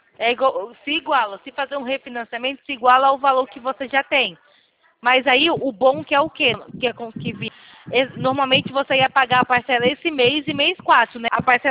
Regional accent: Itatiba, São Paulo, Brazil; Não, eu sou daqui de São Paulo, Itatiba, interior.

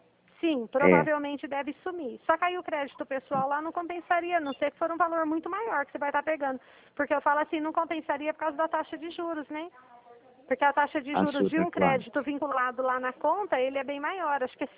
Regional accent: Dracena, São Paulo, Brazil; falar que eu sou aqui de Dracena pra você poder lembrar de mim depois

